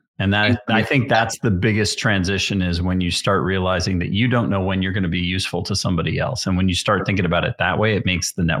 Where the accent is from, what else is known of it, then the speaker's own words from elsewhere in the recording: Chicago, Illinois, United States; And besides, I'm from Chicago. You should know. Chicago has real pizza.